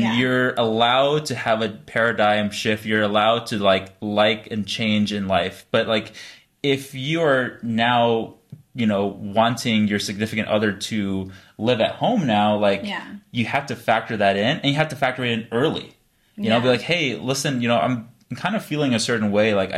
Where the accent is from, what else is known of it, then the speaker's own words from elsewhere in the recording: Las Vegas, Nevada, United States; But growing up in Vegas, like, hookup culture is very intense, and it's not healthy whatsoever